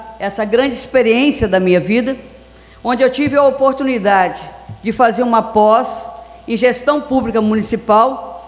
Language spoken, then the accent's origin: Portuguese; Minas Gerais, Brazil; Eu sempre na minha vida sou uma grande mineira e digo sempre, eu sei de onde vim e sei para onde vou.